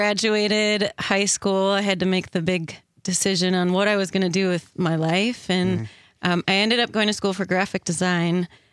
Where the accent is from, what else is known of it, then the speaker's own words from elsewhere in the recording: Fort Atkinson, Wisconsin, United States; I'm actually from Fort Atkinson.